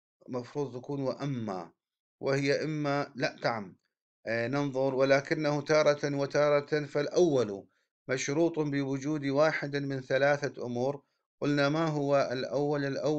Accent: Iraq; وهذا الملفع موجود عند أهل القرى عندنا في العراق، سيما يعني في المناطق الريفية.

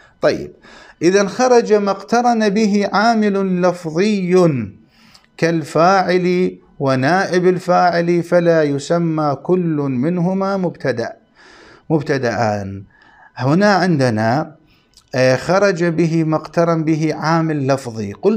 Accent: Iraq; أما عندنا في العراق نتعامل بالدينار

